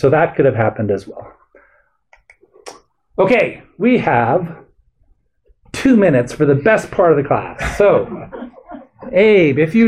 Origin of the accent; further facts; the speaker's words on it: New Mexico, United States; You know, I'm from New Mexico.